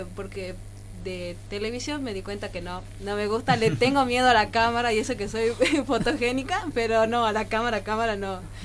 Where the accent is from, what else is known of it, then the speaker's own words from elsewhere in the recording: Tartagal, Salta, Argentina; soy de acá de Tartagal y tengo, bueno, 25 años